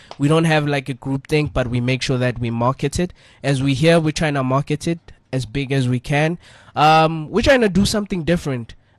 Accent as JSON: {"language": "English", "country": "South Africa", "said": "but we're trying to push the vibe that as South African we should help each other as dancers"}